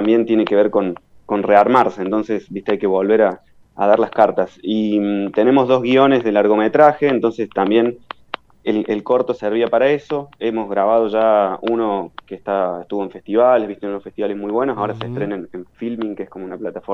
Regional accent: Córdoba, Argentina; now in Madrid, Spain; yo vengo, bueno, soy de Córdoba, no sé si mi tonada me delata, pero soy cordobés

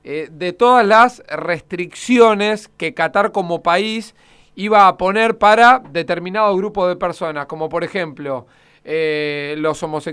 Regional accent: Argentina; vos conocés cómo somos los argentinos

